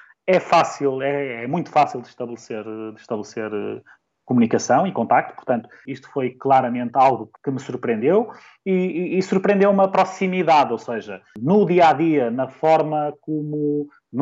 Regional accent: Portugal; moved away; como bom português, trouxe muitas malas, trouxe tudo, poderia trazer de Portugal

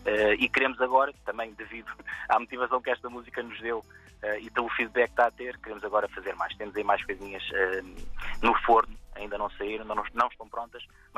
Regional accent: Almada, Setúbal, Portugal; porque somos naturais da Margem Sul, Almada, Seixal, por aí

